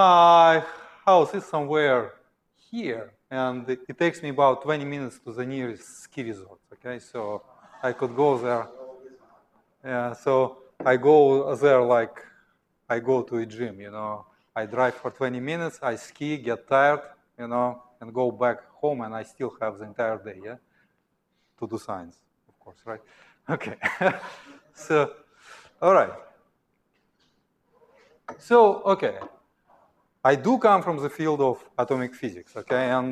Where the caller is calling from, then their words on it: Reno, Nevada, United States; So I'm coming from Reno, Nevada, right?